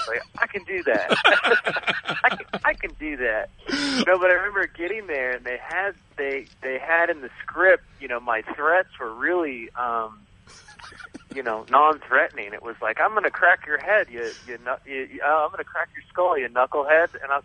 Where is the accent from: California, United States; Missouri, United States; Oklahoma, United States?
California, United States; I've always, you know, lived and I grew up in California here